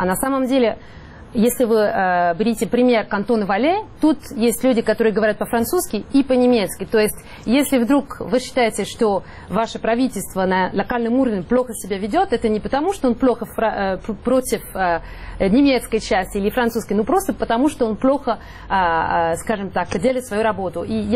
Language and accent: Russian; Switzerland; Я сама из Швейцарии, это страна, которая очень часто упоминается